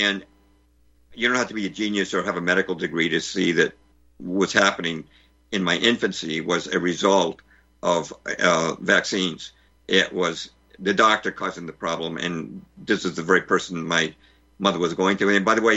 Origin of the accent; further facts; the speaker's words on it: California, United States; also born or lived in Massachusetts; I think I was one of maybe the best four square player in my first grade class in California. We moved from Massachusetts to California in 57.